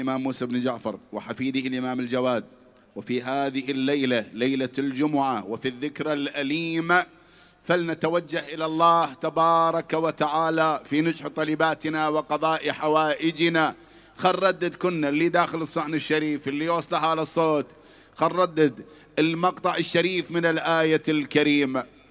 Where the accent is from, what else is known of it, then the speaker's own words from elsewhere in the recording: Iraq; ألبسهم ثوب الشفاء وثوب العافية بلادنا العراق